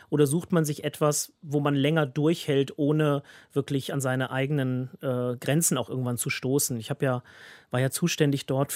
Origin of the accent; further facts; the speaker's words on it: Germany; als Deutscher hat man genügend Bezugspunkte, um Interesse und auch Neugier auf das Land Israel zu haben.